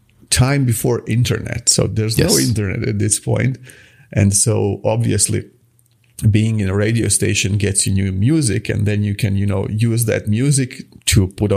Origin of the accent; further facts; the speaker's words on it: Croatia; I come from Croatia, which went through an armed conflict, a war in the 90s, and I was just a kid at that time.